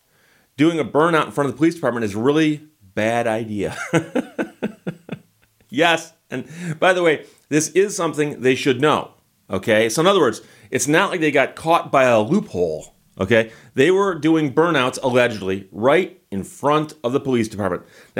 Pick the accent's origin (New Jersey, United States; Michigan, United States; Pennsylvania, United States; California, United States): Michigan, United States; Birmingham; Now, when I was growing up in Birmingham, Michigan, I knew where the police department was.